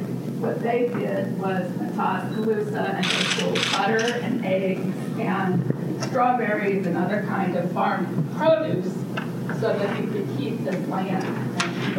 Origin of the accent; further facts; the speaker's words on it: Iowa, United States; I was born in Mahaska County, graduated from Pelham Community Schools